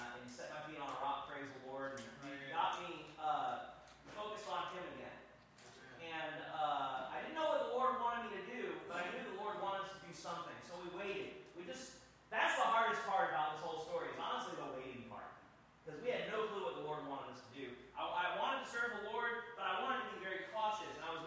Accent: Louisiana, United States; I was raised in Louisiana, so I was raised on rice.

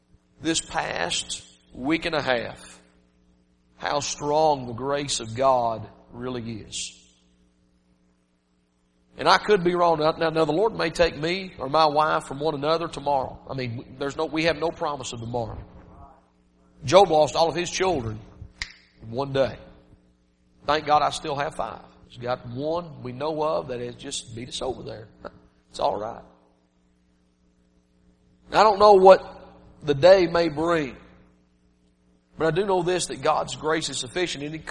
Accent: the South, United States; Hey, I'm from the South.

